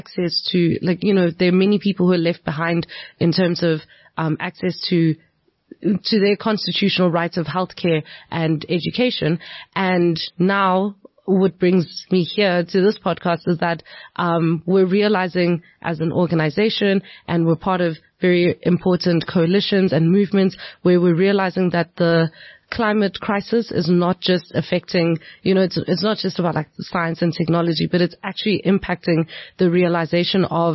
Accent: Witbank, Mpumalanga, South Africa; so I grew up in Witbank, eMalahleni.

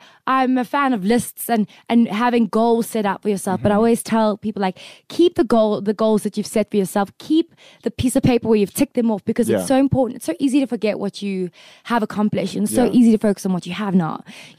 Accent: South Africa; I'm just a South African white girl

